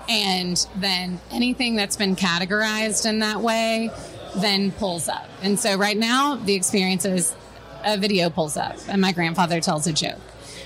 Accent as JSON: {"language": "English", "region": "Texas", "country": "United States", "said": "We're from Texas."}